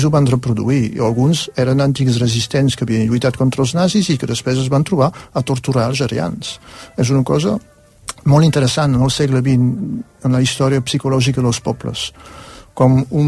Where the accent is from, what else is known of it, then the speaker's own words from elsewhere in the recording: Catalonia, Spain; jo suposo que com a catalans ens hi podem identificar